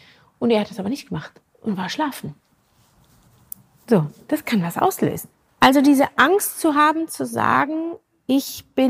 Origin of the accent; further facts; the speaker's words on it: Switzerland; Ich bin Schweizerin, bin da sehr in so einem Dorf groß geworden.